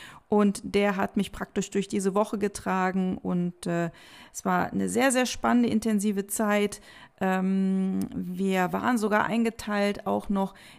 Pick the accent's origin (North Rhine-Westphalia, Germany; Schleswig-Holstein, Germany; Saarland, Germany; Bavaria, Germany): North Rhine-Westphalia, Germany; Bonn; Ich komme ursprünglich aus Bonn, aus dem wunderbaren Nordrhein-Westfalen.